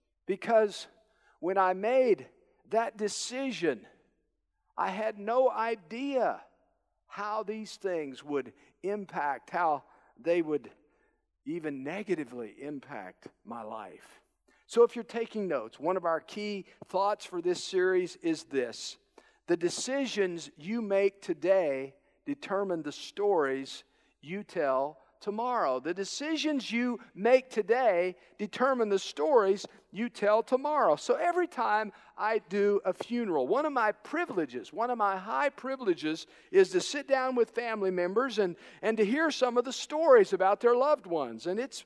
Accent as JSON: {"language": "English", "region": "Kansas", "country": "United States", "tie": "born or raised there", "said": "And, you know, growing up in Kansas, many of my friends were either going to KU or they were going to K-State."}